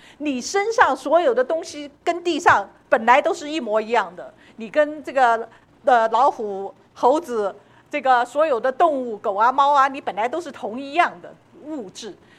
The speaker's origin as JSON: {"language": "Chinese", "country": "China", "said": "我们中国人都知道这个长远的价值的这个好处，所以中国人喜欢存钱，中国人喜欢买房地产。"}